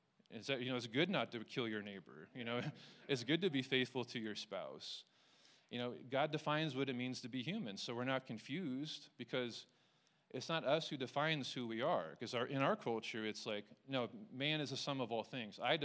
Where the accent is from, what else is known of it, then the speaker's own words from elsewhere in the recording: Springfield, United States; I grew up on the North End, and everyone likes pro wrestling. You know what I mean? It's a working class part of Springfield